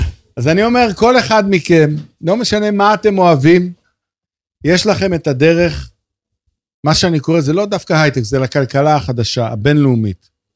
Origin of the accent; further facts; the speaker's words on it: Karmiel, Northern District, Israel; בקרמיאל, ואמא שלי הייתה מחנכת, ואני הייתי בבית קטן בערבה בקרמיאל. כן, אז אני גדלתי בקרמיאל.